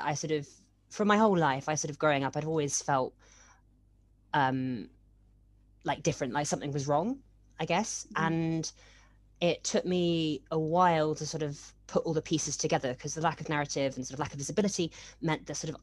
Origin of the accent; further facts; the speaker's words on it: Winchester, South East England, United Kingdom; It is a matter of fact. It is what it is. The population is the population. And it just, so Winchester and sort of, I'd definitely say Hampshire as a whole is quite, has a very similar population diversity.